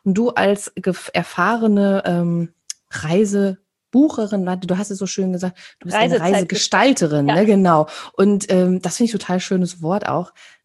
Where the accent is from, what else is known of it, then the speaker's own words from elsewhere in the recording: North Rhine-Westphalia, Germany; Also wir kommen ja aus dem Sauerland